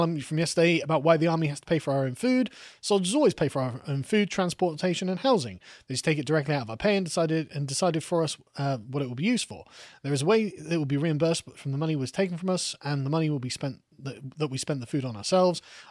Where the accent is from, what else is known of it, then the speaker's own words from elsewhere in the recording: United States; If given a few years, both the UK and France become more base than my home country of the US, I just have to ask how.